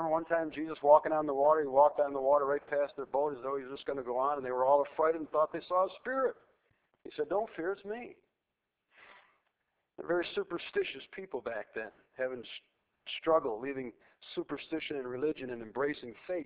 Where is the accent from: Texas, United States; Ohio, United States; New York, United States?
New York, United States; Buffalo; I remember so many times growing up in the City Mission in Buffalo and the Grace and Hope Mission in Buffalo, the little bitty ladies that ran that thing, they were just such women of God.